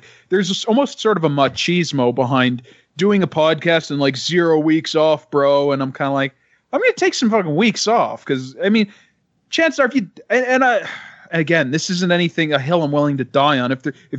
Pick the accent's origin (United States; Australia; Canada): Canada; because I'm from Canada, obviously.